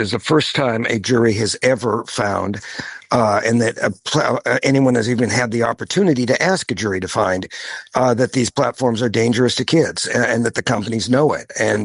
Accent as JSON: {"language": "English", "country": "United States", "said": "I would never presume as an American to tell a British parliamentarian how to vote on a matter of concern to her or his constituents."}